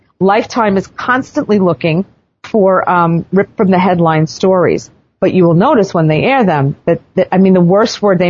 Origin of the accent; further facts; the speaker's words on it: New York, United States; I'm from New York. I have F in my DNA, right? In New York, we use the F word like it's a comma.